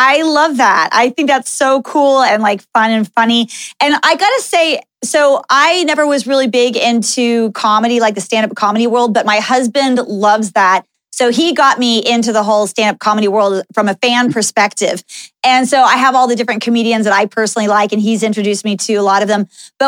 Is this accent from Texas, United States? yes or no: yes; Dallas, Texas, United States; And I grew up in Texas, so very far away from Hollywood.